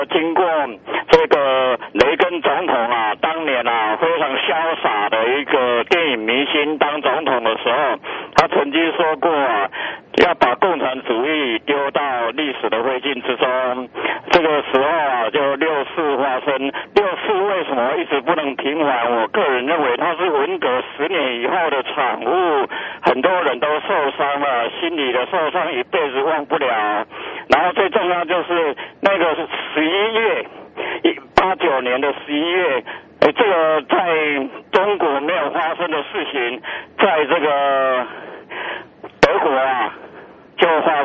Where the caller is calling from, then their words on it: Taichung, Taiwan; 我是台中的